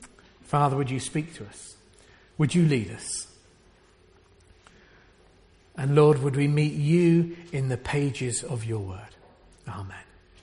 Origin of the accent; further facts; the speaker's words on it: Reading, South East England, United Kingdom; I grew up in Reading. He called us as stubborn as oxen.